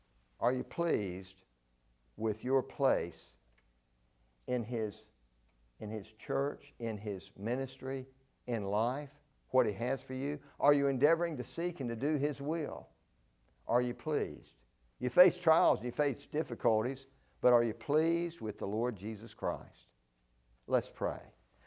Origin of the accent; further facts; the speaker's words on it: Spring Lake, North Carolina, United States; I grew up in Spring Lake, North Carolina.